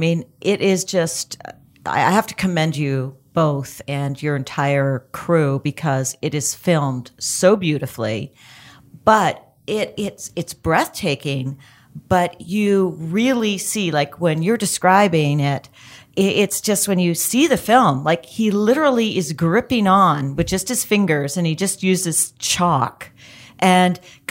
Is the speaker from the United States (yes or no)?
no; Canada; I'm Canadian.